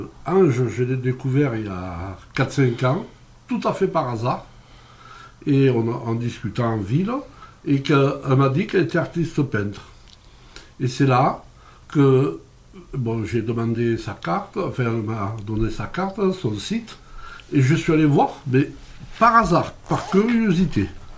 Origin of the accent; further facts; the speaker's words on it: Pierrevert, Provence-Alpes-Côte d'Azur, France; now in Manosque, France; Bon, je suis Manosquine depuis... Enfin, je suis de Pierrevert d'origine, mais enfin, Manosquine depuis quelque temps.